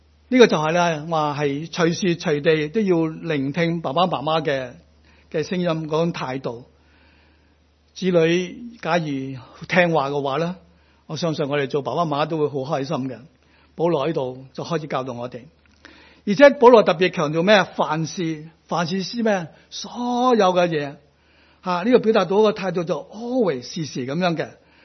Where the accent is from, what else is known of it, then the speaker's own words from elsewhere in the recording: China; 特别我哋中国人吓，我哋对我哋仔女都有好多嘅盼望